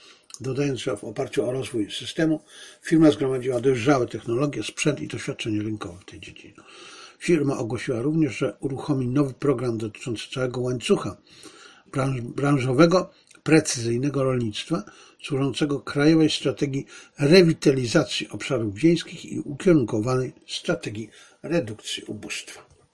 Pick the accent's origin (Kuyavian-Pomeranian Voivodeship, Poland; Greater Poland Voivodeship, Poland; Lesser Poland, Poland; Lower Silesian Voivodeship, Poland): Lesser Poland, Poland; Bielcza; jestem wieśniakiem, pochodzę z jednej wsi, moja rodzina pochodzi z jednej wsi Bielcza pod Tarnowem, koło Tarnowa, niedaleko Brzeska. To chyba był kiedyś powiat Brzesko-Okocim.